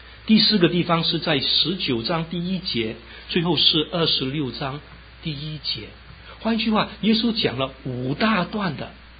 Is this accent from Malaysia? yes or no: no; China; 我们中国人特别喜欢听到福这个的字，特别中国新年在几个礼拜就来到了